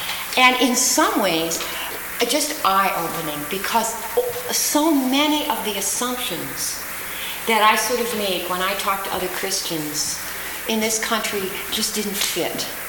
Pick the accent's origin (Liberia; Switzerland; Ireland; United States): United States; Annapolis, Maryland; I grew up in Annapolis, Maryland, and we had a Greek Orthodox church, and I knew that.